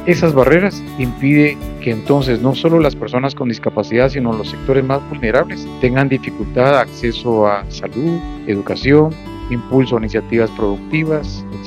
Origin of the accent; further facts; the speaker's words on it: Guatemala; Nos cuesta mucho como guatemaltecos rescatar o valorar lo que ya se hizo anteriormente